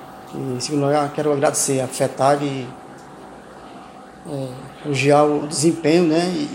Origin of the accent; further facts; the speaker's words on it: São Francisco, Paraíba, Brazil; Que nós viemos de São Francisco, do Alto Sertão Paraibano